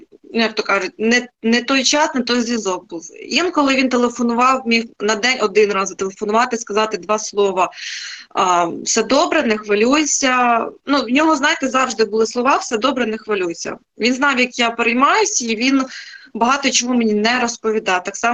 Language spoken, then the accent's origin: Ukrainian; Mykolaiv Oblast, Ukraine; ми переїхали на Миколаївщину, тому що тут моя мама, я родом з Миколаївщини, і ми приїхали сюди під час повномасштабного вторгнення.